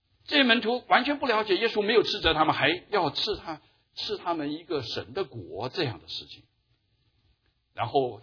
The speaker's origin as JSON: {"language": "Chinese", "country": "China", "said": "我们中国人说坐宝座我不稀罕"}